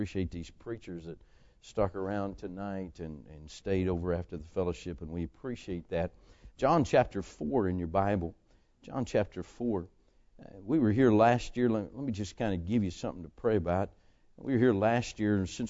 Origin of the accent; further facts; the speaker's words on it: West Virginia, United States; I am from West Virginia, so don't just pray for me.